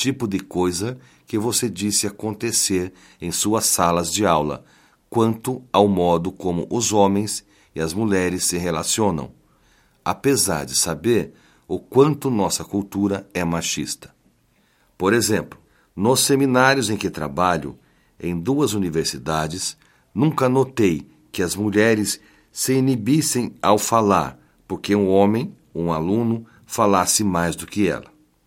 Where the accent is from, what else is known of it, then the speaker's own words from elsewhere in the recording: Northeast Region, Brazil; born there; Os telefonemas que recebemos no Nordeste do país, onde nasci.